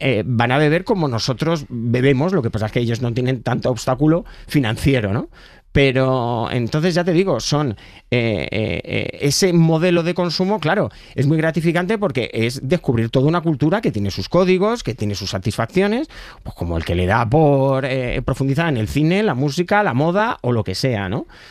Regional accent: Leganés, Community of Madrid, Spain; aunque criado en Leganés

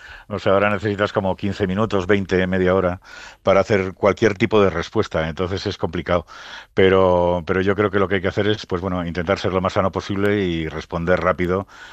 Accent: Bilbao, Basque Country, Spain; somos de Bilbao, pero por esencia

